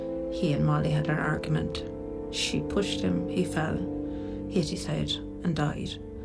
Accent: Janesborough, Munster, Ireland; We had a really big family. We grew up in Janesborough in Limerick.

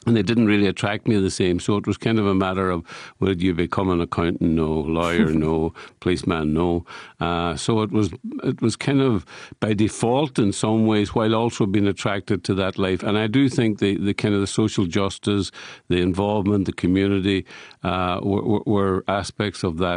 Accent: Buncrana, Ulster, Ireland; Well, Buncrana is one of those places in the world that is attached to two geographic places. We're Donegal, but we're also very Derry, in the sense that we're about a few miles from Derry City

